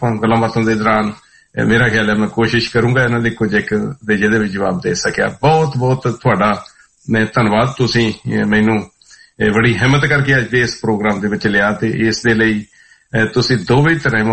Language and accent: Punjabi; Bhangala, Punjab, India; also born or lived in Chak Khurd, India; ਤੇ ਜੇ ਪਿੰਡ ਦਾ ਪਿਛੋਕੜ ਪੁੱਛਣਾ ਤੇ ਭੰਗਾਲਾ ਨੂਰਮਲ ਨਕੋਦਰ ਦੇ ਏਰੀਏ ਦੇ ਵਿੱਚ, ਪੰਜਾਬ ਦੀ ਧਰਤੀ ਉੱਤੇ ਮੰਜਕੀ ਦੇ ਇਲਾਕੇ ਦੇ ਵਿੱਚ ਮੇਰਾ ਆਪਣਾ ਪਿੰਡ ਪੈਂਦਾ।